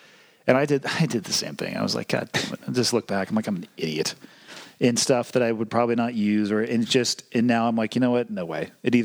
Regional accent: Santa Cruz, California, United States; I mean, I was born and raised in Santa Cruz.

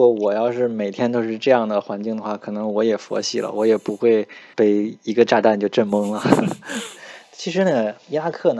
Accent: China; 其实我们中国人这种吃苦耐劳然后长远考虑的这种民族性格

